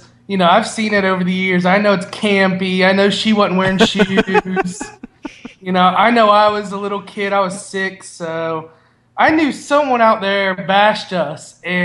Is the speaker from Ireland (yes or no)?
no; Ohio, United States; We're from Southeast Ohio originally. We both live in Georgia now.